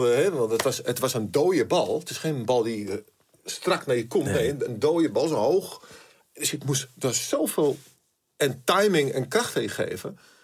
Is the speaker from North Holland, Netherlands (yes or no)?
yes; Amsterdam, North Holland, Netherlands; ik kwam er natuurlijk uit Amsterdam.